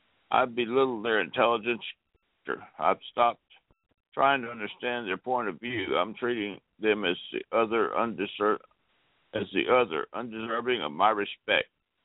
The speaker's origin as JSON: {"language": "English", "region": "Iowa", "country": "United States", "tie": "born or raised there", "said": "I grew up in Iowa, where people are widely admired for their courtesy, generosity, and modesty, for their un-Trumpness."}